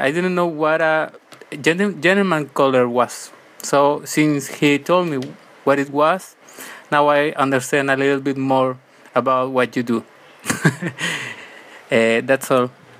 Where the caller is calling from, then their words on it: Mexico; English is a second language; I'm calling you from Mexico, and I just wanted to say that I really like your podcast, and I'm learning a lot of English, thanks to you.